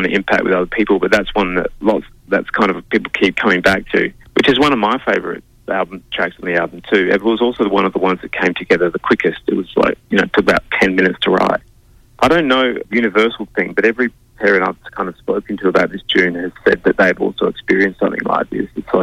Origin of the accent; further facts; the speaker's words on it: South Australia, Australia; I think I grew up in the Adelaide Hills.